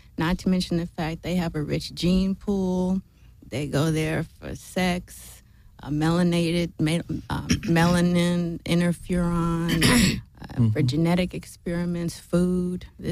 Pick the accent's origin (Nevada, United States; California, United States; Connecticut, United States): California, United States; Inglewood; born there; I was born here in Inglewood. I went to private schools all my life except for third grade.